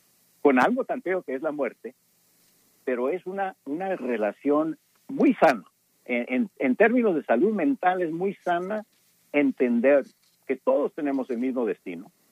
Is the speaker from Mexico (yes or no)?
no; El Paso, Texas, United States; Yo soy originario del Paso, Texas.